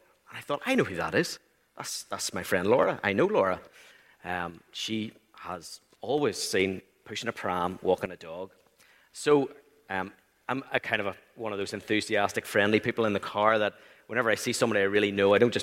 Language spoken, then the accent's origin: English; Waringstown, Northern Ireland, United Kingdom; I come from Waringstown.